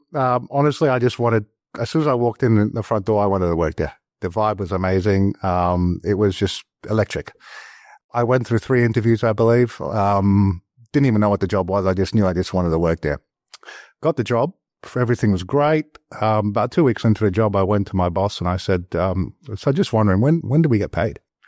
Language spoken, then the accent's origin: English; London, United Kingdom; accent: Cockney; So my Cockney accent ended up becoming a very stiff New York accent.